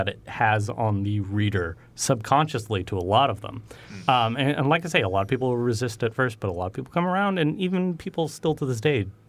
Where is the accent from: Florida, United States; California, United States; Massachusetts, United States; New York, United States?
Massachusetts, United States; Boston; I'm originally from Boston.